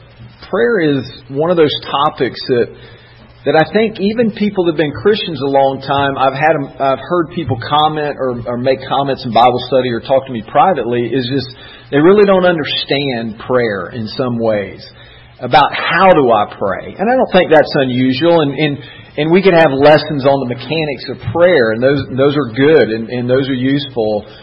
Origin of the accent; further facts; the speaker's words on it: United States; We think of it like the Constitution, because we are American citizens, that we have certain rights, inalienable rights, right?